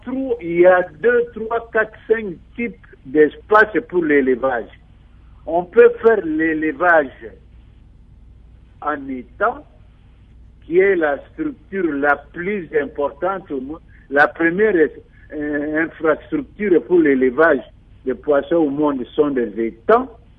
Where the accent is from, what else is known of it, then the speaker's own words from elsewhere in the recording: Kinshasa, DR Congo; Je vois, par exemple, chez nous, à Kinshasa, plus précisément